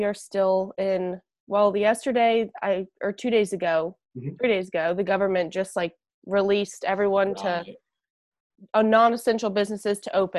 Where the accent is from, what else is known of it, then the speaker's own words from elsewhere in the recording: Wake Forest, North Carolina, United States; I was born and raised and have lived my whole life in Wake Forest, North Carolina.